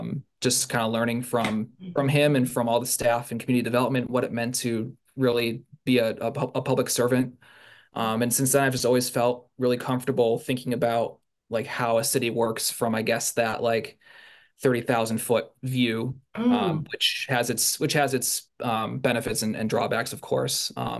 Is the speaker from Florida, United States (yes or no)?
no; Pittsfield, Massachusetts, United States; I mean, it all started, I grew up here in Pittsfield, went to Egremont, to Herberg, and to PHS, and graduated 2011.